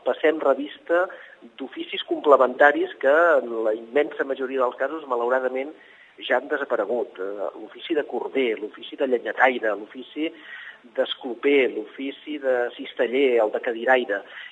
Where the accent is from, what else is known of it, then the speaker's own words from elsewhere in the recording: Vilafranca del Penedès, Catalonia, Spain; jo per exemple no visc a l'Espluga de Francolí, jo sóc de Vilafranca